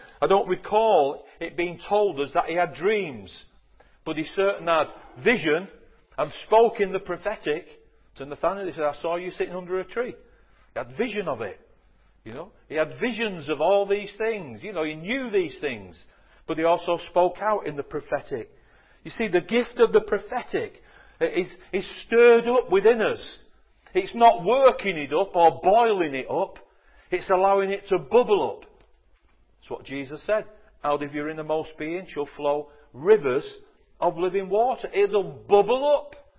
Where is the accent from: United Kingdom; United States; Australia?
United Kingdom; Manchester, North West England; I come from Manchester in England.